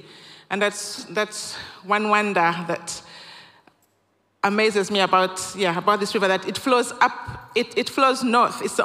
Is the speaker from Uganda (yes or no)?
yes; Uganda; So I was born and raised in Uganda, East Africa.